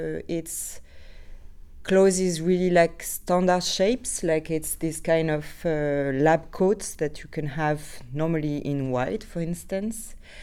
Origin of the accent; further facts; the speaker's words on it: France; now in Heerlen, Netherlands; I'm an artist from France, and I'm currently working and living in Heerlen, in Zuid-Limburg.